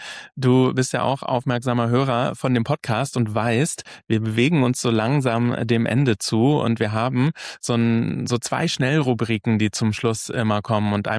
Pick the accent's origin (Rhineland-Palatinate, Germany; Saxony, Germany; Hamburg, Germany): Hamburg, Germany; wie man in Hamburg sagt, Butter bei die Fische. Wir sind ja beide Hamburger.